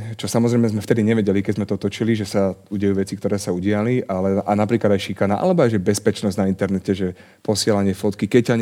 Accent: Galanta, Trnava Region, Slovakia; ja pochádzam z Galanty

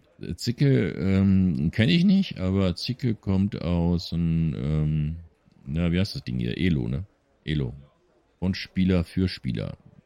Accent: North Rhine-Westphalia, Germany; Aber ich komme hier aus dem Pott, verdammte Scheiße, ja?

